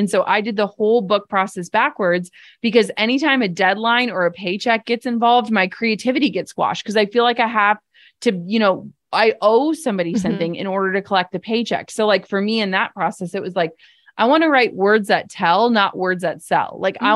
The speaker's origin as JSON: {"language": "English", "region": "Midwest", "country": "United States", "said": "And part of that is because I'm from the Midwest."}